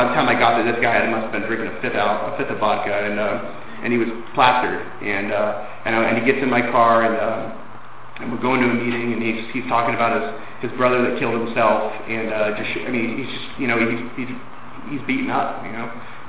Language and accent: English; Sacramento, California, United States; I'm from Sacramento. I'm from like 9 hours away.